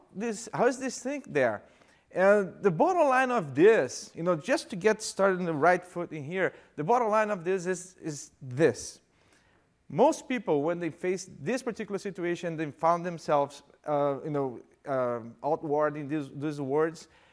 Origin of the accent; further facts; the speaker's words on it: Rio de Janeiro, Brazil; accent: Brazilian Portuguese from Rio de Janeiro; first language Portuguese; English is a second language; a little words about me. I'm from Brazil, so this accent is not a Spanish accent, it's Brazilian Portuguese from Rio de Janeiro accent.